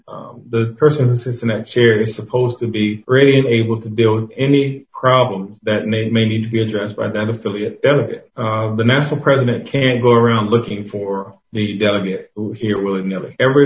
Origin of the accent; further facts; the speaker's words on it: Georgia, United States; I'm like, well, I'm from Georgia.